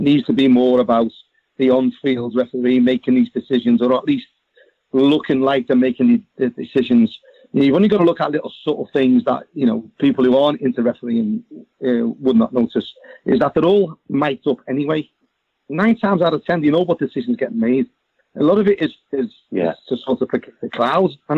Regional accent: Liverpool, North West England, United Kingdom; Being born and bred in Liverpool, you know, people seem to think that we benefit more than everything else.

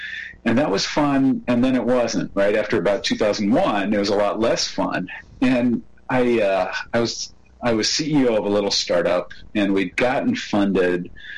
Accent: Urbana-Champaign, Illinois, United States; also born or lived in Ann Arbor; I grew up partly in Ann Arbor, Michigan, but I think of Champaign as my home.

